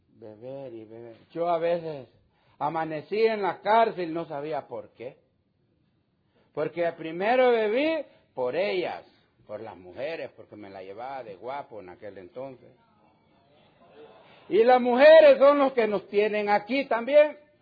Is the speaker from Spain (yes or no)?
no; Honduras; Yo soy de Honduras, de un montarrón. Yo era campesino. Salí a la ciudad